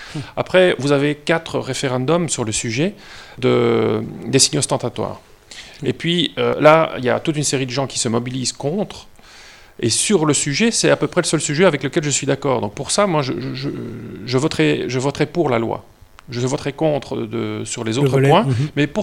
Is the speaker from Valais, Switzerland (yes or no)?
yes; Valais, Switzerland; Je suis valaisan